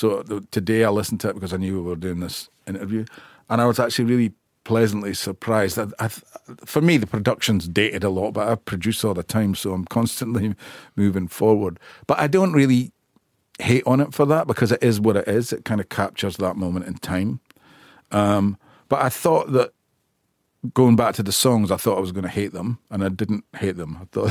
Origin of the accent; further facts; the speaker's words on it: Scotland, United Kingdom; accent: Scottish; I've never lost my accent, even though I've lived all over the planet. There's so much Scottishness in it lyrically.